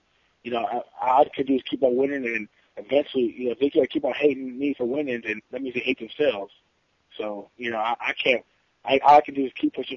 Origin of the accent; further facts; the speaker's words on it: Murfreesboro, Tennessee, United States; born there; I was born right outside Nashville in Murfreesboro.